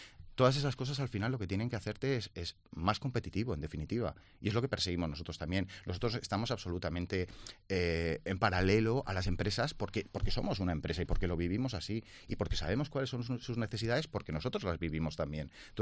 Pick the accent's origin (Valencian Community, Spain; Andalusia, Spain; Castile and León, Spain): Valencian Community, Spain; Alicante; Yo soy de Alicante y creo que es muy necesario que haya networking en Alicante